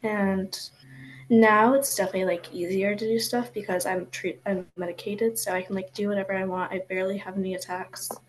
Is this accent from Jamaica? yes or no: no; Verona, New Jersey, United States; I'm 13 years old. I'm from Verona, New Jersey.